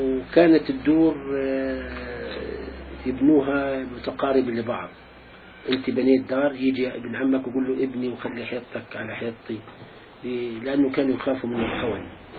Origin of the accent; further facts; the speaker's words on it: Hebron Governorate, Palestine; moved away; قريتي تابعة لقضاء الخليل، للخليل. تابعة للخليل.